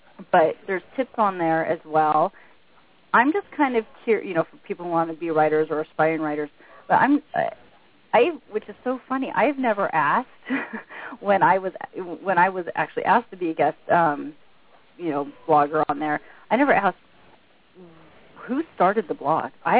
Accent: California, United States; also born or lived in San Diego / Los Angeles County; I'm a kindred spirit from California, but I'm from the southern half. I'm from the San Diego and L.A. County areas of California.

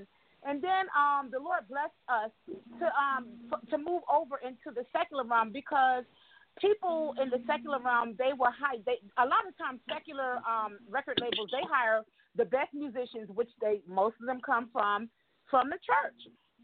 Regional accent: New York, United States; I'm originally from New York.

